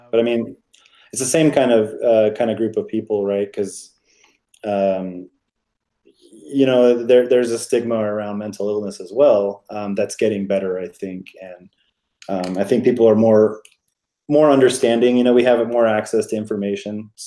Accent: Seattle, Washington, United States; To give you an example, I'm from Seattle, and Washington State actually has a really, really cool sentencing guideline

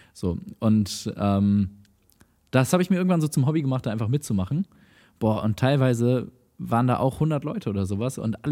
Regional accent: Lübeck, Schleswig-Holstein, Germany; besonders während meiner Jugend habe ich viel Gitarre gespielt und gesungen. Und da gab es bei uns in Lübeck so ein Format

